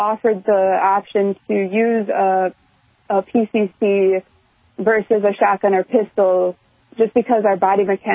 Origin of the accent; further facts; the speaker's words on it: Wisconsin, United States; I am from Central Wisconsin.